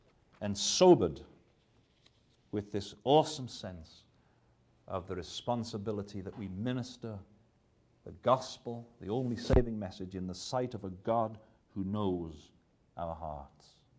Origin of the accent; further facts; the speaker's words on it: England, United Kingdom; certainly I was brought up on something in England